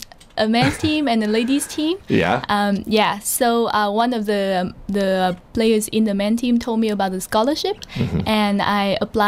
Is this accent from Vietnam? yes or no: yes; Hanoi, Vietnam; English is a second language; moved away as an adult; now in Dublin, Ireland; I'm from Hanoi, the capital of Vietnam.